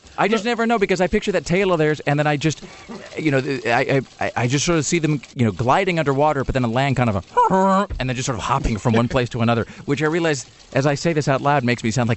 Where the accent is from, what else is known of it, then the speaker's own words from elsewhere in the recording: Washington, United States; now in Portland, United States; because I grew up in Washington and I spent some time in Portland, but I didn't grow up in Portland.